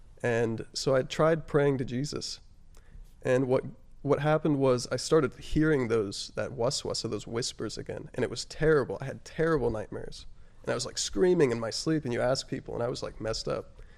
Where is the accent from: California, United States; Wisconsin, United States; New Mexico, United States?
New Mexico, United States; also born or lived in Texas; I was born in Texas. My mom moved with me to New Mexico shortly after, so I was about a year old.